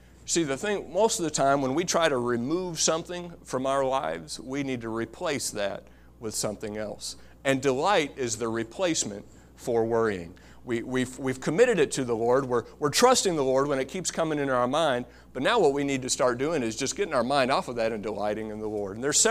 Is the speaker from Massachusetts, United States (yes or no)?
no; Kentucky, United States; we grew up in Kentucky, you know, and tornadoes were big down there